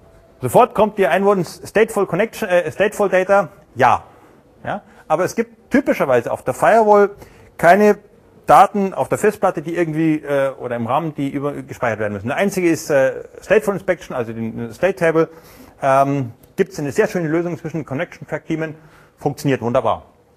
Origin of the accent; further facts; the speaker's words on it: Munich, Bavaria, Germany; Da habe ich gesagt, ich komme aus München.